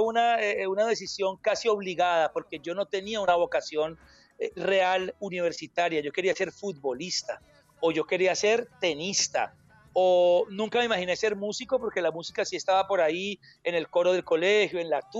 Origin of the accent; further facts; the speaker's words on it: Palmira, Valle del Cauca, Colombia; Nosotros fuimos criados en un club en Palmira, en el Club Campestre de Palmira.